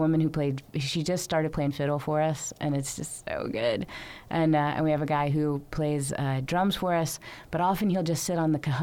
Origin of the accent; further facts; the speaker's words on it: Virginia, United States; also born or lived in North Carolina; I moved here from North Carolina, and I'm originally from Virginia, and my family's from mostly Virginia, South Carolina, although my dad did grow up in Ohio.